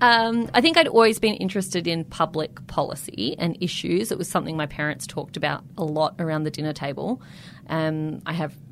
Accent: Canberra, Australian Capital Territory, Australia; I grew up in Canberra. I grew up very distinctly middle class, child of a teacher and a public servant. Didn't really know that there was anything outside of Canberra.

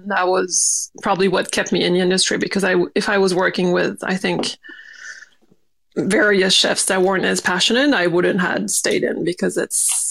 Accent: New Caledonia; And I grew up in New Caledonia, so it's a French island

